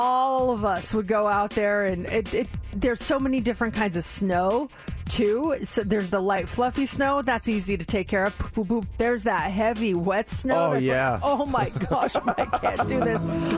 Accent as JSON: {"language": "English", "region": "Colorado", "country": "United States", "tie": "born or raised there", "lives_now": "Las Vegas, United States", "said": "growing up in Colorado, the first thing that popped into my mind was the winters"}